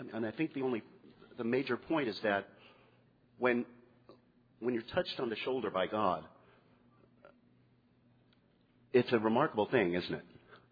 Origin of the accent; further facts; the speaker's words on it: San Antonio, Texas, United States; And my hometown is San Antonio, Texas.